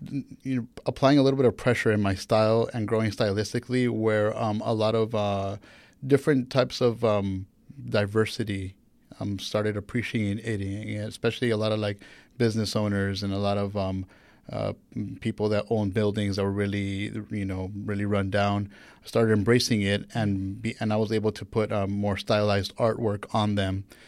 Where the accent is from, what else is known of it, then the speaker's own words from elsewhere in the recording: Long Beach, California, United States; I'm born and raised in Long Beach, and I've been in L.A. for like the past like 10 years now.